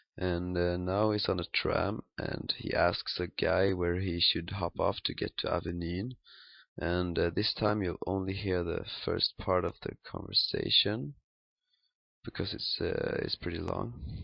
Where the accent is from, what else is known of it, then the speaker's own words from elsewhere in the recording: Västra Götaland, Sweden; English is a second language; I'm from Sweden, I live in Gothenburg, or Göteborg, as we call it in Sweden.